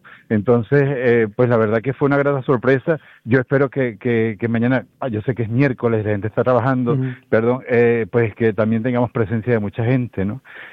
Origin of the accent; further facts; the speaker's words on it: Venezuela; porque soy venezolano